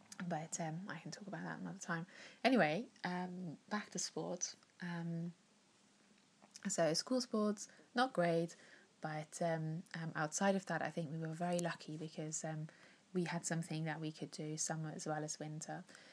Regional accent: East Germany, Germany; when I was growing up in East Germany

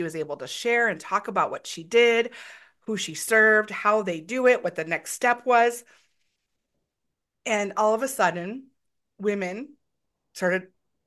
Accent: Detroit, Michigan, United States; I'm come from Detroit, so it's stuck in neutral.

